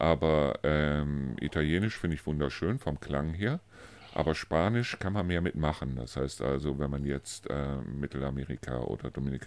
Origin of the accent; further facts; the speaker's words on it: North Rhine-Westphalia, Germany; wir hatten bei uns im Rheinland, ich weiß nicht, wie das hier war, aber diesen Sender, BFBS